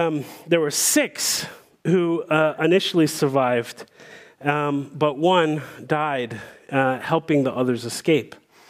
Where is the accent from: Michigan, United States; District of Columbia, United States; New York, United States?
District of Columbia, United States; Washington; So, many of you know that I grew up in Washington, D.C.